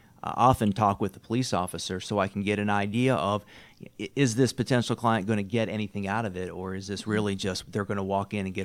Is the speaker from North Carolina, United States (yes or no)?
no; Dunwoody, Georgia, United States; I grew up in Dunwoody. I went to Dunwoody High School.